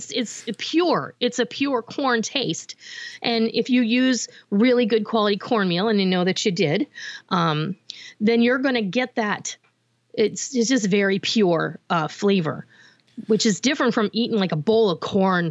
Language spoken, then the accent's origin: English; Arizona, United States; my brother, he lives in New Mexico, and I grew up in Arizona from the time I was 11.